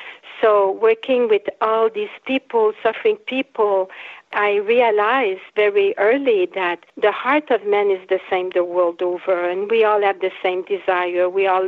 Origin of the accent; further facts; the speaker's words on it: Montreal, Quebec, Canada; first language French; English is a second language; Well, I was born in Montreal, in Quebec, at the heart of French-Canadian culture, in a place called Le Plateau Mont-Royal. I spoke French my whole childhood and young adulthood until the age of maybe 25, when I had to learn English